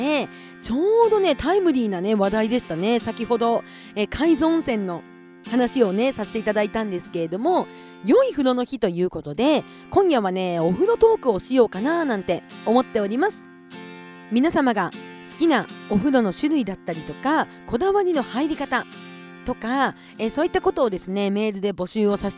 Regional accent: Kushiro, Hokkaido, Japan; 地元釧路の

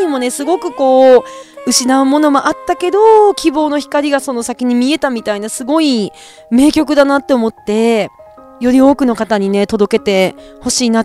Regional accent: Kushiro, Hokkaido, Japan; やっぱり私も北海道の出身で

